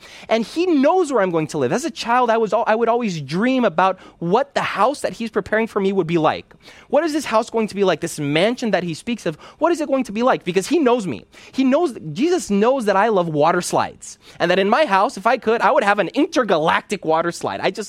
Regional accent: Brazil; English is a second language; now in United States; We're from Brazil, where each state has a different cultural type of food. Here in the States

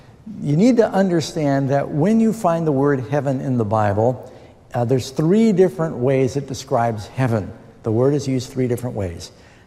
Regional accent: New York City, New York, United States; also born or lived in Los Angeles, United States / England / Boston, United States / Miami, United States; I was born in Los Angeles, grew up in New York City, lived with my mother for a while in England, lived in Boston, in Miami, been to Singapore, and you name it, all over the world, Mumbai, and Moscow

